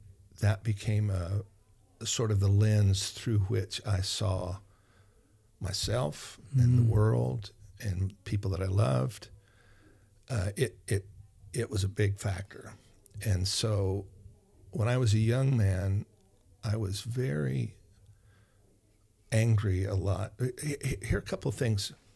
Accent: Mattoon, Illinois, United States; And all those farmers would come to my hometown, Mattoon, Illinois, to buy their tractor or their car

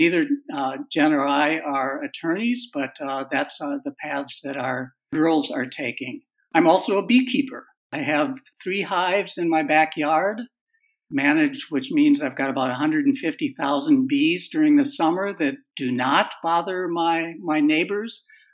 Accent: Minnesota, United States; I was a beekeeper in high school in my home state of Minnesota

